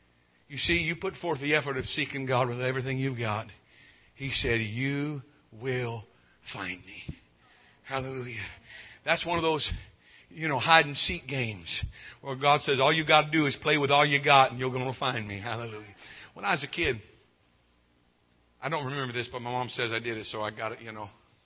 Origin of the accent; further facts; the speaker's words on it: California, United States; But I was born and raised in the foothills, beautiful part of California, the foothills there, the gold country.